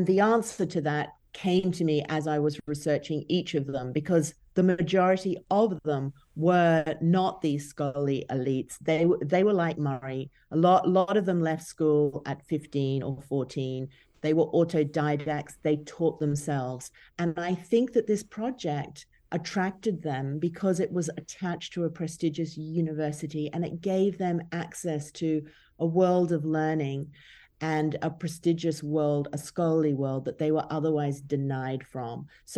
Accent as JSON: {"language": "English", "country": "New Zealand", "said": "from Australia, where I'm from New Zealand, Canada."}